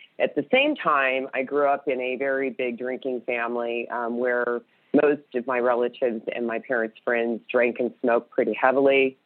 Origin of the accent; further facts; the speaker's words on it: California, United States; I grew up in California in a very small town.